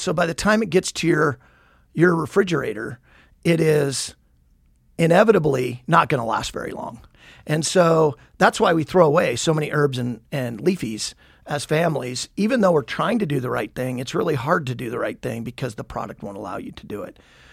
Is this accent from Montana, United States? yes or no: yes; Billings, Montana, United States; I grew up, Justin, on a dryland wheat farm. I grew up in Billings, but our family had a farm south of Flaxville, in between Flaxville and Poplar, not far from Plentywood, so up in kind of the northeastern corner of the state.